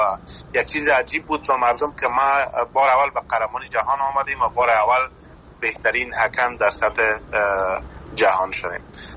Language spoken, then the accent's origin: Persian; Afghanistan; born there; moved away; ما درست است که در افغانستان زاده شدیم